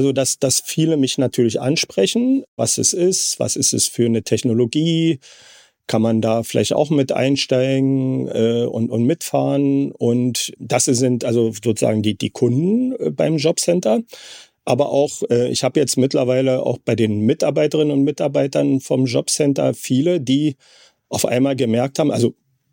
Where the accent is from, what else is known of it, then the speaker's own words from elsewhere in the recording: Berlin, Germany; also born or lived in Wismar; now in Kiel, Germany; Ich bin zwar gebürtig in Wismar, aber seit 1965 habe ich in Berlin gewohnt, in Ostberlin, und bin da groß geworden und wohne jetzt seit einem Dreivierteljahr aus persönlichen Gründen in Kiel